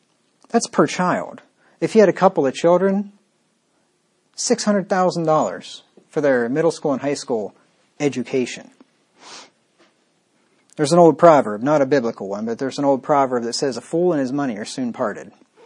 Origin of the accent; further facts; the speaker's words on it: Pennsylvania, United States; This is a school in Pennsylvania. So we got two here in my home state.